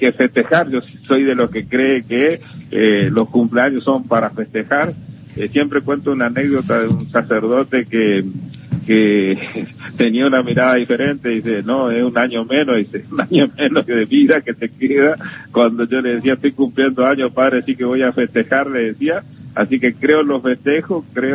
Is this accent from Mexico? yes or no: no; General San Martín, Chaco, Argentina; mi querido General San Martín, que es mi patria chica, que es donde viví, crecí